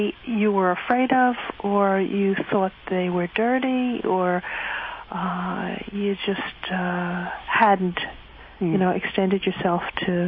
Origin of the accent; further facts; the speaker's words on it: New York, United States; I'm from New York.